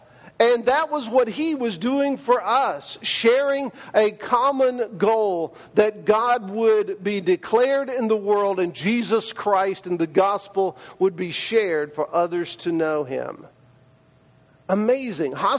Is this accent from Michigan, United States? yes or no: no; Sullivan, Missouri, United States; I said, well, we are from Sullivan, Missouri, which is just across the river in St. Louis, not too far from St. Louis, from Illinois.